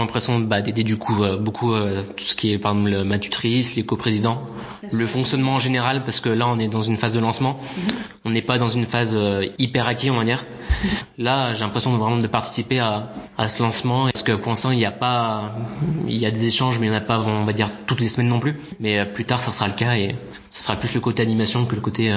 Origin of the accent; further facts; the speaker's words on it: Feurs, Auvergne-Rhône-Alpes, France; j'ai 19 ans, je viens de la Loire, vers Feur.